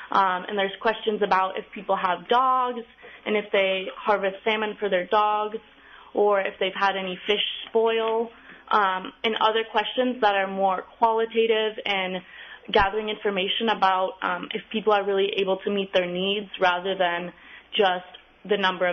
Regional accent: Arizona, United States; now in Bethel, United States; I'm new to Bethel. I'm originally from Arizona, but I spent the past few summers working down in Sitka on a sockeye weir project and fell in love with Alaska and am very excited to be in Bethel now

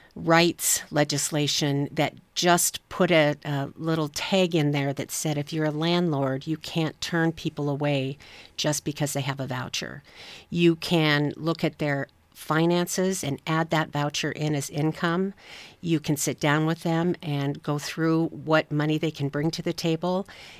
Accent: Spokane, Washington, United States; So I was born and raised in Spokane

